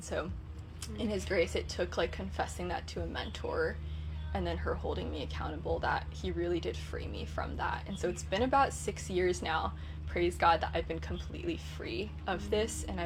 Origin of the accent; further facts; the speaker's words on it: Arcadia, United States; living with my family, living in my hometown in Arcadia.